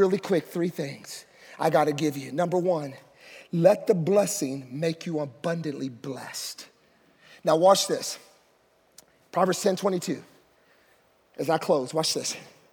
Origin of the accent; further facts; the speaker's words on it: Puerto Rico; If I showed you pictures when I was younger, I'm Puerto Rican. Some of you wonder, I'm Indian or Pakistani, and I'm Puerto Rican.